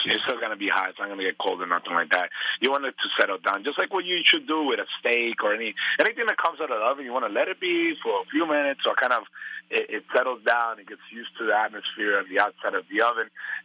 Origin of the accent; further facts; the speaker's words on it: Colombia; I grew up in Colombia, but I have more of the Cuban flavor, but definitely the Colombian in me.